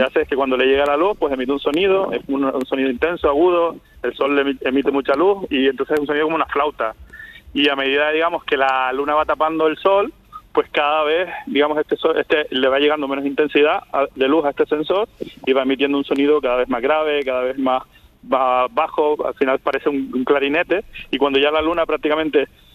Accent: Canary Islands, Spain; también, por ejemplo, en Canarias, de donde soy yo.

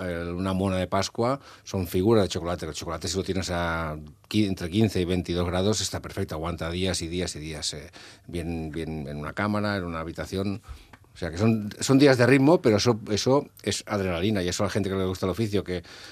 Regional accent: Calafell, Catalonia, Spain; yo soy de Calafell, mi padre era de Barcelona y se fue a hacer temporada un verano hace muchos y muchos años, y ahí conocí a mi madre, con lo cual yo nací en Calafell.

